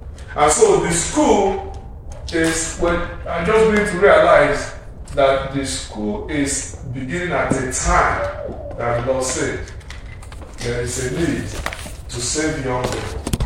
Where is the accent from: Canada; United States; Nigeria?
Nigeria; See, I'm from Nigeria.